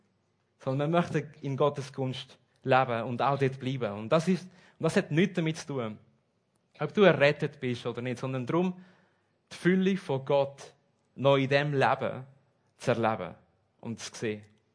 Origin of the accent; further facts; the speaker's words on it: Lima, Peru; now in Germany; Und ich bin in Lima in Peru aufgewachsen und wir sind offiziell Christen gewesen.